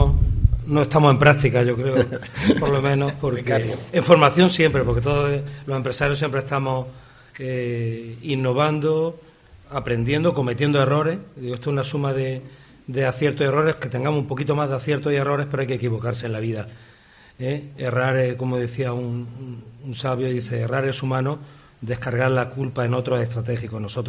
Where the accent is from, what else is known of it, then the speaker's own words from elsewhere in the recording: Andújar, Andalusia, Spain; la bacalá que dicen en mi pueblo, en Andújar y tal